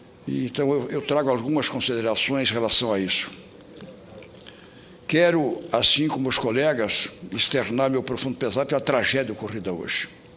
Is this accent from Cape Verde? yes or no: no; Santa Catarina, Brazil; nós, como catarinenses também